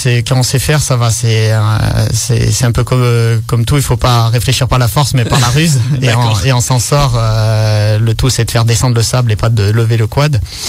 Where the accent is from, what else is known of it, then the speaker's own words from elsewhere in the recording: Auvergne-Rhône-Alpes, France; accent: Grésivaudan; on va dire dans la vallée du Grésivaudan sur Grenoble, ça s'entend avec mon accent